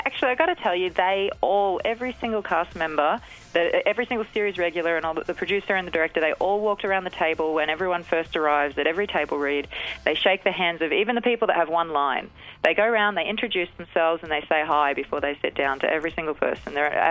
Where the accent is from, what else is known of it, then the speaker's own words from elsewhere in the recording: Australia; accent: Australian; I actually made a goal of like hanging out with more Aussies so I wouldn't lose my accent.